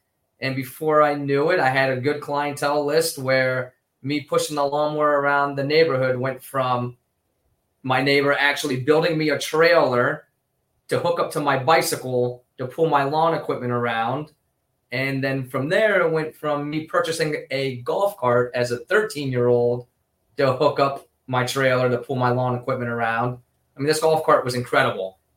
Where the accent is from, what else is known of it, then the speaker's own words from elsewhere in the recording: North Lauderdale, Florida, United States; I grew up in South Florida, first of all, and I was raised in North Lauderdale.